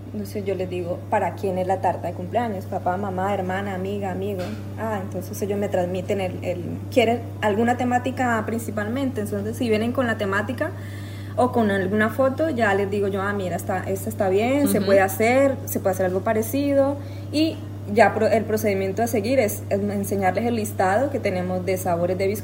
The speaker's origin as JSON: {"language": "Spanish", "country": "Colombia", "moved": "yes", "lives_now": "Spain", "said": "Luego en Colombia, porque yo soy de Colombia, sí. Hice allí cursos de repostería."}